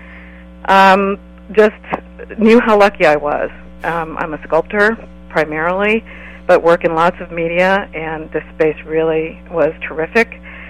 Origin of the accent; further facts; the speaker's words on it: Oakland, California, United States; I was born and raised in Oakland. And left the area, went away to school, and moved back in 1984.